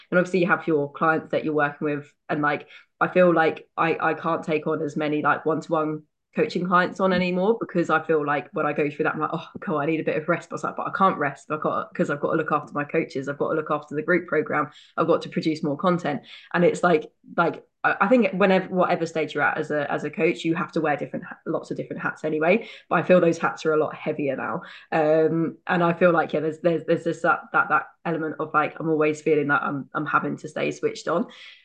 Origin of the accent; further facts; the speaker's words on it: United Kingdom; but we're British, so we can obviously deal with that.